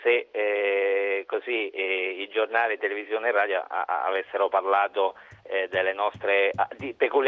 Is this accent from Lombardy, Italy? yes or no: no; Abruzzo, Italy; essendo abruzzese, dal 14 luglio siamo sotto i riflettori per situazioni politiche negative